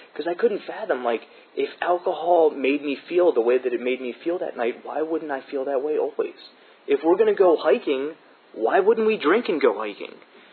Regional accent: Baltimore, Maryland, United States; I'm from Baltimore originally, so you can imagine.

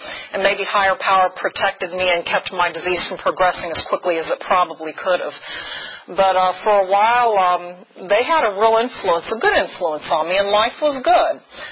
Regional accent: Virginia, United States; And usually, I'm from Botetourt County, actually

